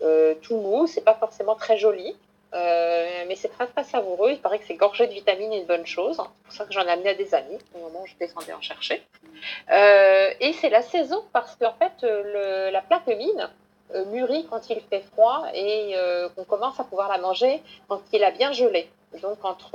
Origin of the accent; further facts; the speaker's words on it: south of France, France; Chez moi, dans le Midi, comme dans le sud de l'Europe